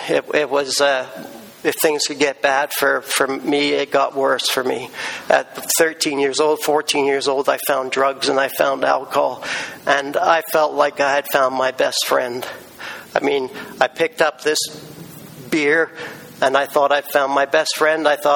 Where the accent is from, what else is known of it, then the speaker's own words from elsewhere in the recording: England, United Kingdom; I was brought up in England with a so-called normal household. My dad was a banker, and my mom was a stay-at-home mom. And it was a very strict English upbringing.